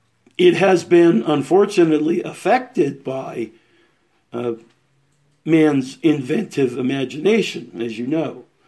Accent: Scotland, United Kingdom; I'm Scottish, so I can say that.

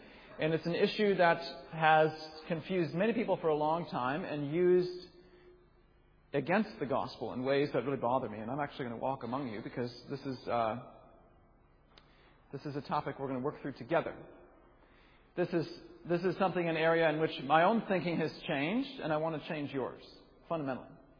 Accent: Wisconsin, United States; also born or lived in Massachusetts; I left behind in Kentucky, so I grew up in Wisconsin. I spent 6 years in Massachusetts doing my PhD at Harvard.

